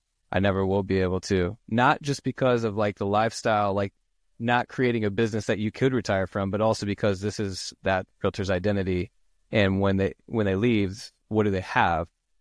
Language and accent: English; Muncie, Indiana, United States; That's where I graduated from, but I grew up in Muncie.